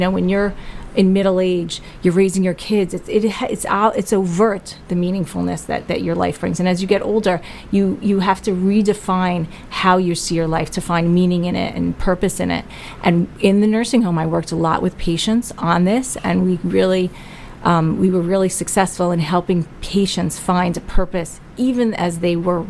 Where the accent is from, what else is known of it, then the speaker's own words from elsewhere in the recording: New York, United States; I grew up in Rockland County in a nice little nuclear family, but at 4 years old, we had my grandmother move in with us